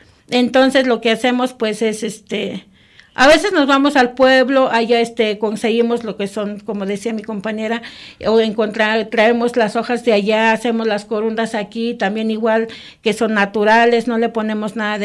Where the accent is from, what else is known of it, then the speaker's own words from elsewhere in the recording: Cocuyo, Michoacán, Mexico; soy de Cocuyo, Michoacán